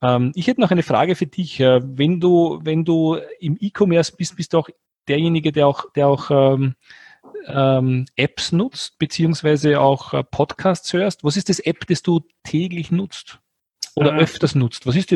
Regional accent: Austria; Das ist bei uns in Österreich eine Region

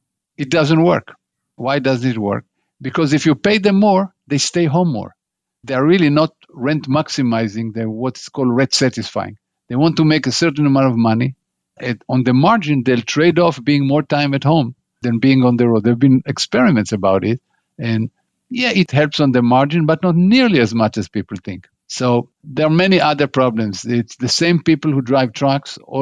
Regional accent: United States; As an American, you get depressed.

